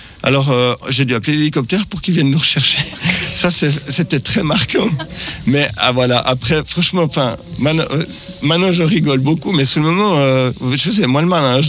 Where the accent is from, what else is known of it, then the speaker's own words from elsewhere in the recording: Switzerland; Alors, je suis suisse, je viens de la Suisse.